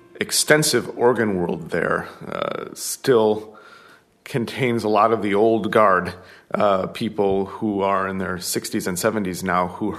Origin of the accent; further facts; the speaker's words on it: Chicago, Illinois, United States; I grew up in Chicago and found a way to as many organ concerts as I was able.